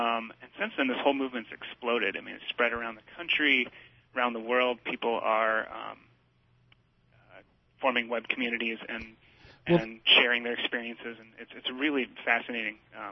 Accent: Minnesota, United States; where I'm from Minnesota, and in the wintertime Minnesota, there's really not much growing on the ground.

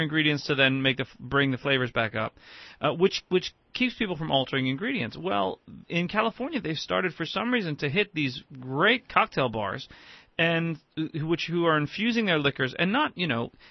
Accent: Ireland; And I'm Irish, so I have a hollow leg.

